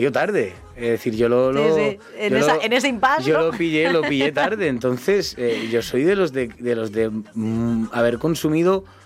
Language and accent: Spanish; Figueres, Catalonia, Spain; Yo soy de Cataluña, soy catalá, soy de Figueras, soy de Figueras.